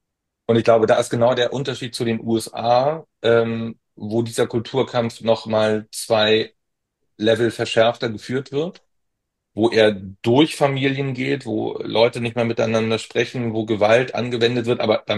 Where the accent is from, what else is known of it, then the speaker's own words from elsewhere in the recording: East Germany, Germany; kann ich als Ostdeutscher sagen